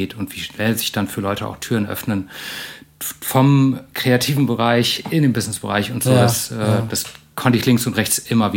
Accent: Germany; dass irgendwie klar ist, ich komme aus Deutschland

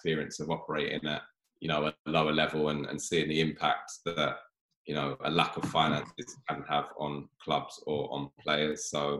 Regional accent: England, United Kingdom; I'm English

